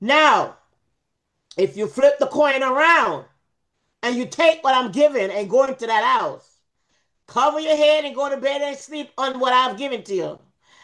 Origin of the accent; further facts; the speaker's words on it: Jamaica; I'm from Jamaica. I'm born and raised in Jamaica.